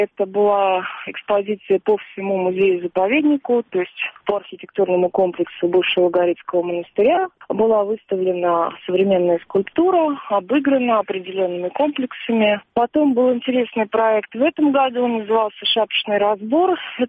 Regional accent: Moscow, Russia; now in Pereslavl-Zalessky, Russia; моего, где я выросла, на Соколе, их тоже больше нет, то есть туда уже некуда возвращаться. Друзья часто приезжают в Переславль, я часто приезжаю в Москву

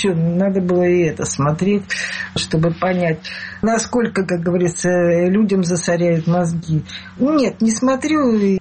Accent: Russia; вы знаете, я россиянка, и по поводу российских пенсий все я открыто говорю

